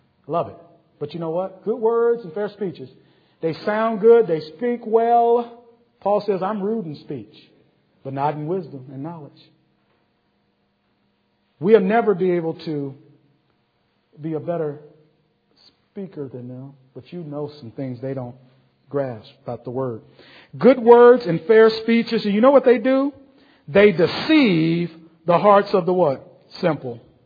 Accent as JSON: {"language": "English", "country": "United States", "said": "We'll speak some Ebonics on you, so forgive me."}